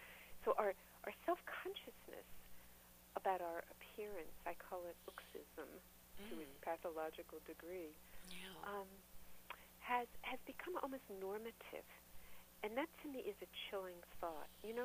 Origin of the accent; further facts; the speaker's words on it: New York, United States; moved away as an adult; now in Boston, United States; I was trained as a feminist therapist when I came from New York originally up here to Boston.